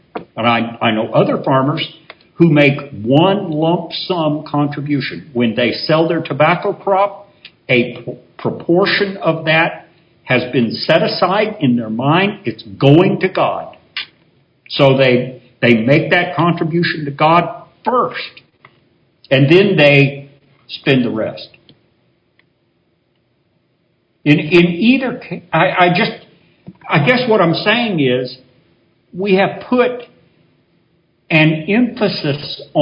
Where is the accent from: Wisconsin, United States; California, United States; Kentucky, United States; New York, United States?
Kentucky, United States; You know, I grew up in Kentucky where basically if you were a farmer, you prospered once a year when you sold your tobacco crop.